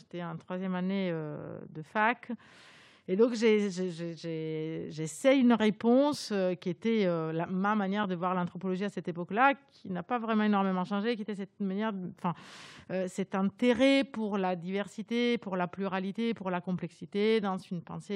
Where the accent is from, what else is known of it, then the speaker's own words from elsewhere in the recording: Italy; French is a second language; moved away as an adult; now in France; Moi, je suis italienne, comme vous pouvez l'entendre, mon accent, duquel j'arrive absolument pas à me séparer.